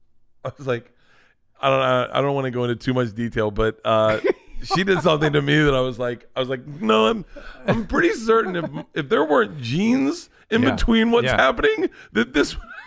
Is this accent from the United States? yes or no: yes; Florida, United States; I think because I grew up in Florida, the lap dances were, you just never confuse them with cheating.